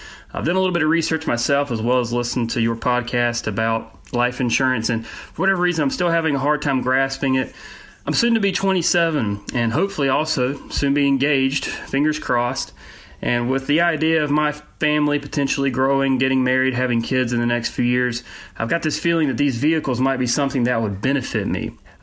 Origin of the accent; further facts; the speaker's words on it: Charlotte, North Carolina, United States; I'm from Charlotte, North Carolina.